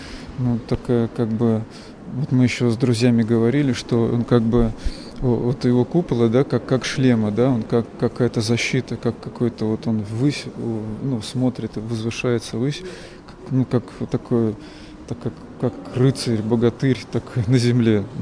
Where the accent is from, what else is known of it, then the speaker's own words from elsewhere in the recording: Moscow, Russia; Я из Москвы.